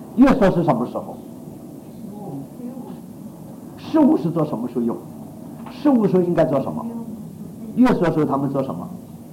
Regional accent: China; 比我们中国人要好得多。

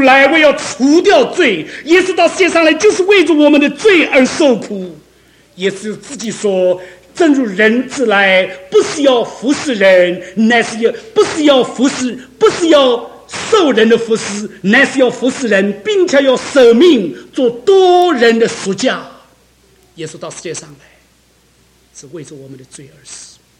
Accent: China; 我们中国人的思想里面觉得罪是要杀人放火，那才是罪人，偷盗奸淫那才是罪人。

